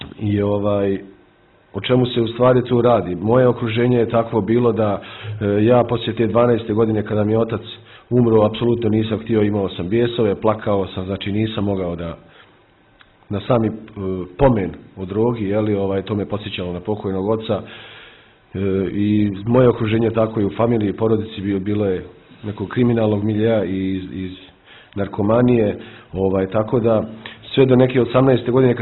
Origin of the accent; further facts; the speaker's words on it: Banja Luka, Republika Srpska, Bosnia & Herzegovina; rodom sam iz Banja Luke, imam 37 godina